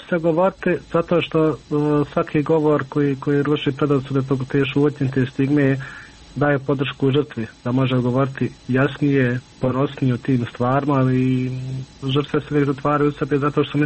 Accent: Bosnia & Herzegovina

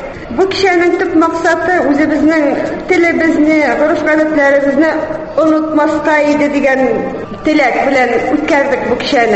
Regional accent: Bashkortostan, Russia; now in Khabarovsk, Russia; Минем туган ягым Башкортстан Ермәкәй районында яшәүче туганнарыма сәлам җибәрәсе килә.

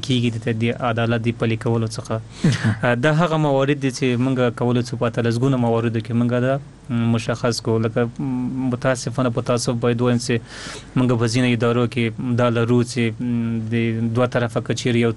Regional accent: Afghanistan; همه ما شما افغان هستیم و در این خاک زاده شدیم و در این خاک زندگی میکنیم

